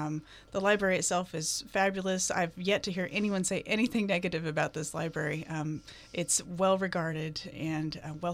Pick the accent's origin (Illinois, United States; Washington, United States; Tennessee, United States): Washington, United States; Chehalis; we wanted to retire back out to Western Washington someday. I'm originally from Chehalis.